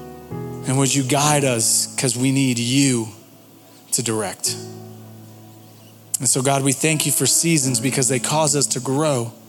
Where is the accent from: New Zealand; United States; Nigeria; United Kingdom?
United Kingdom; England; I'm English. I can say that.